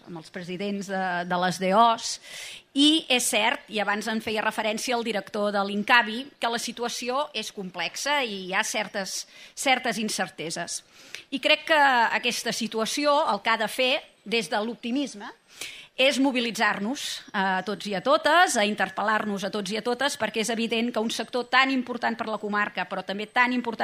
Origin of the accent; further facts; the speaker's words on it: Reus, Catalonia, Spain; Jo, com a reusenca, també amb molta vinculació, doncs, amb el Priorat